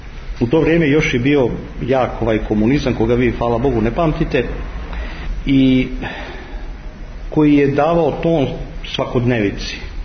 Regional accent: Belgrade, Serbia; ja sam odrastao u Beogradu

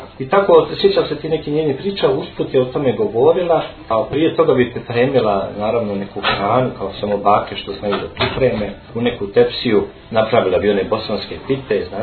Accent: Zavidovići, Federation of Bosnia and Herzegovina, Bosnia & Herzegovina; born there; Inače sam rođen u Zavidovićima, a otac mi je iz Vozuće, majka je također sa druge strane Padine Ozrena, selo Bočinja.

